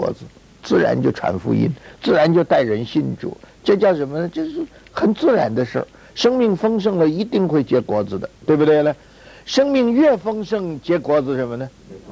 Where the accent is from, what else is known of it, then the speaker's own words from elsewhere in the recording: China; 我们中国人说，一个人老在屋里窝在那儿